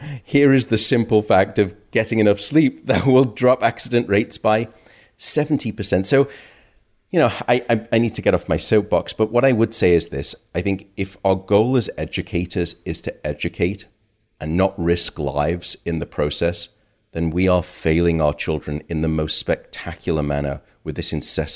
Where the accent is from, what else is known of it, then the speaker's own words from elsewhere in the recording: United Kingdom; My home country, the UK, it was over $50 billion.